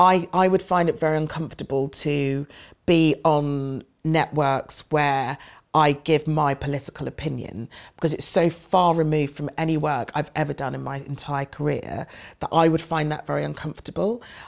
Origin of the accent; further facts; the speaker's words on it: United Kingdom; Being British, being British involves so many different factors, and it's about temperament as well. It's about our obsession with apologising for everything.